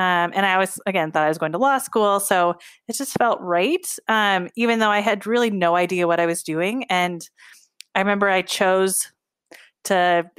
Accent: Illinois, United States; So I was raised in a small town in Southern Illinois called G

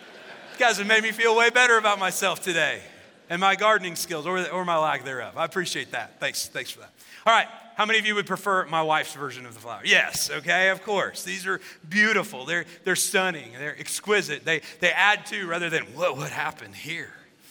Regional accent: Illinois, United States; I grew up in Southern Illinois, and so I like to grow vegetables

